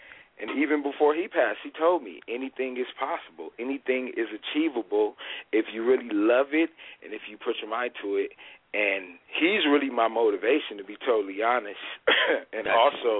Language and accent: English; Chicago, Illinois, United States; I'm from Chicago, my hometown Chicago.